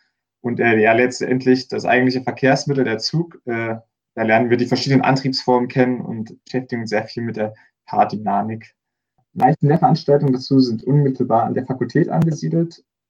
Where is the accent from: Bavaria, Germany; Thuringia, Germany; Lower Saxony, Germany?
Thuringia, Germany; Erfurt; ich komme aus Erfurt.